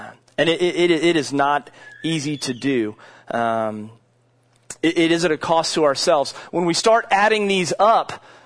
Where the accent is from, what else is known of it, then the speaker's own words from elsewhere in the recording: United States; I love our country. Being an American is great.